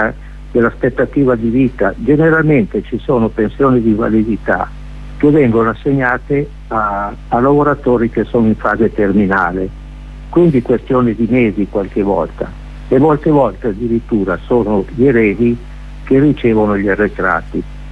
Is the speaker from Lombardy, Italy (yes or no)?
yes; Como, Lombardy, Italy; io, siccome abito a Como, ho lavorato a Como e conosco bene la società comasca, e anche io fin da bambino ero qui a Como, nonostante il nome e cognome sardo, no?